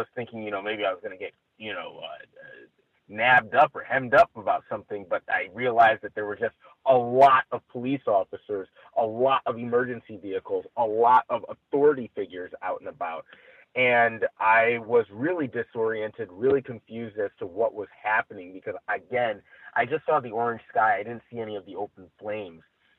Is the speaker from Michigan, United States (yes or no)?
yes; Michigan, United States; also born or lived in Chicago; Mind you, I'm from Michigan and Chicago, so I've never been in a fire type situation.